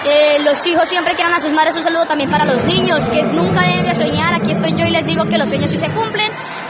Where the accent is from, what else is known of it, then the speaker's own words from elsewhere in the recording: Santander, Colombia; pues ya que soy santandereana.